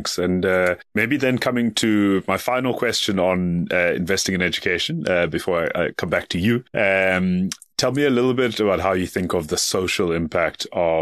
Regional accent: South Africa; my home country, South Africa

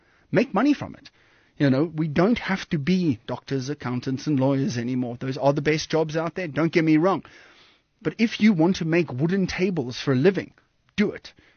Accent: Western Cape, South Africa; now in Cape Town, South Africa; I've actually just moved back to Cape Town after three very productive years in Johannesburg. I'm originally from Komiki and Nordic area down south there.

